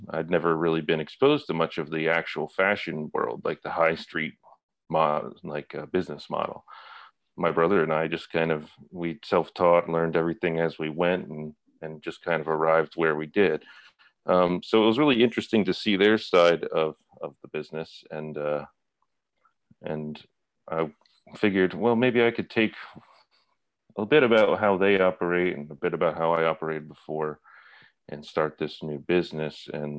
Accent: Philadelphia, Pennsylvania, United States; moved away as an adult; now in London, United Kingdom; I'm from Philadelphia, Pennsylvania. I moved over here to London about a year and a half ago, right before COVID kind of took over and changed the way that we consume pretty much everything.

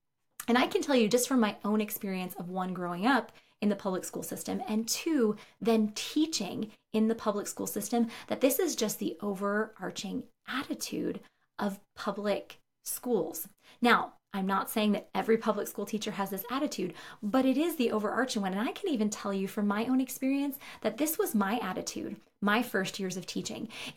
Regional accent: Northeast, United States; I was visiting my parents in my home state. I grew up in the Northeast

